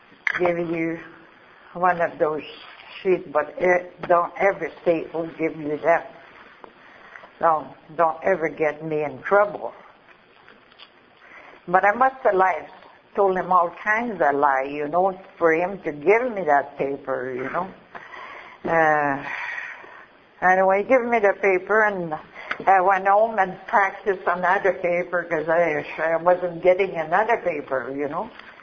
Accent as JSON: {"language": "English", "town": "Quebec City", "region": "Quebec", "country": "Canada", "tie": "born there", "said": "I'll take you where I come from. I was born in Quebec City of a big family."}